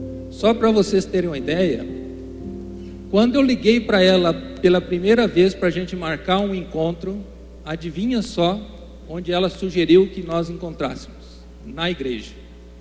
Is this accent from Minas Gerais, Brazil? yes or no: yes; Minas Gerais, Brazil; Eu sou mineiro, eu venho de uma família de 8 irmãos.